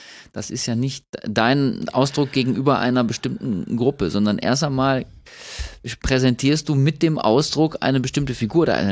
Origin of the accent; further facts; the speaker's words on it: North Rhine-Westphalia, Germany; bei uns im Ruhrgebiet